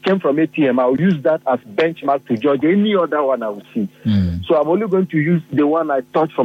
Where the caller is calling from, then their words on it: Port Harcourt, Rivers, Nigeria; I'm calling from Port Harcourt.